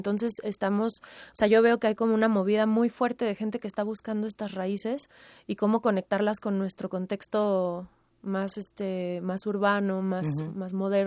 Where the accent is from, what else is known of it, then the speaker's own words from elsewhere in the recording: Mexico; este derecho que tenemos como mexicanos a cantar esta música